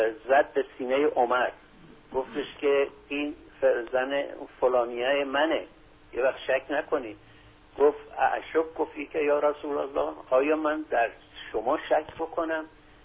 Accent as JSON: {"language": "Persian", "country": "Iran", "said": "گفتم من ایرانی هستم. گفت سنی هستی یا شیعه؟ گفتم شیعه هستم."}